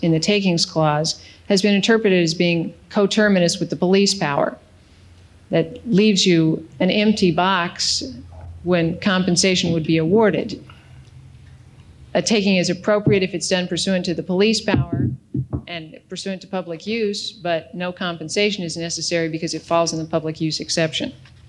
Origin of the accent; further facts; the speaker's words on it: Denver, Colorado, United States; I'm from Denver. I'm a Broncos fan.